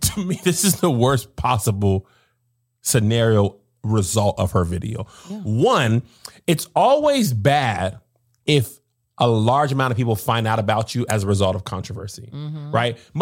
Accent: El Paso, Texas, United States; Listen, when I grew up in El Paso, Texas, I've talked about this a lot. My black experience was mostly in the black church. El Paso, Texas, 95% Hispanic population. So I didn't really grow up around white people either.

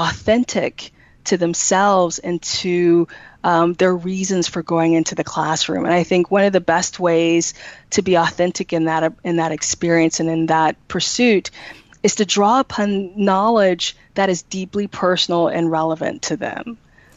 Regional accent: the South, United States; I see myself, you know, as a Southerner, and the ways in which race and culture and upbringing really impact and shape the way that I teach.

